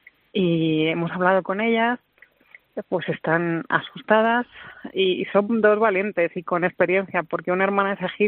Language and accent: Spanish; Community of Madrid, Spain; Somos de Madrid.